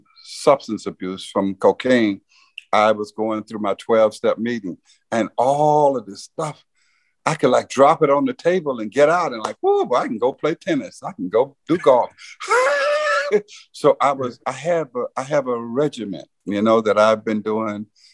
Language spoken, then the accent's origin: English; Silver City, Mississippi, United States; born there; the source of my strength was that I was born in Silver City, Mississippi, where I have seen hate, abuse, murders, rape.